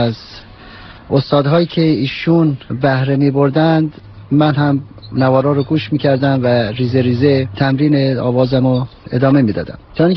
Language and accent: Persian; Mashhad, Razavi Khorasan, Iran; در سال 1331 در شهر مشهد به دنیا آمدم و در خانواده‌ای که با هنر منوس بودن بزرگ شدم.